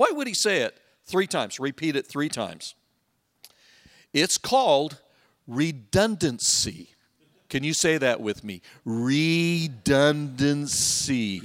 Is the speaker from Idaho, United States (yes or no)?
yes; Idaho Falls, Idaho, United States; I was raised in Idaho Falls. At the time I was raised there, there were about 30,000 people.